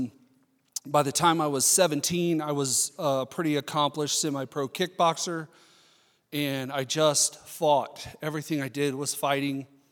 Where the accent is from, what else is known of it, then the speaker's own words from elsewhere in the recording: Orlando, Florida, United States; born there; I was born in Orlando, Florida, 2 days before Roe v. Wade was passed.